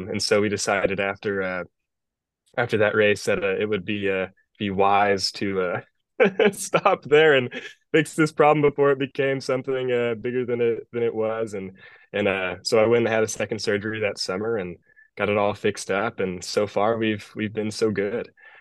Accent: Houston, Texas, United States; I'm from the Houston area

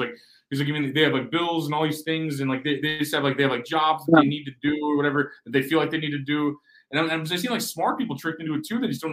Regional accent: Missouri, United States; I'm from Missouri, so I appreciate people from like Nikki's from

